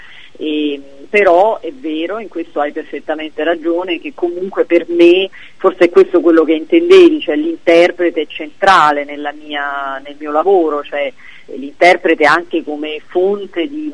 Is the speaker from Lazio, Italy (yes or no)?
yes; Rome, Lazio, Italy; No, io sono romana.